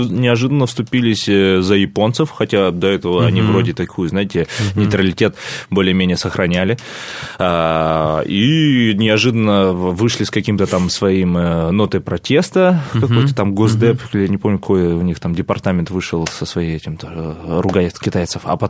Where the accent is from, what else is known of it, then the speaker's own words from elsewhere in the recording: Russia; ты с какой страны? Да, вот стандартный вопрос. Я говорю, из России.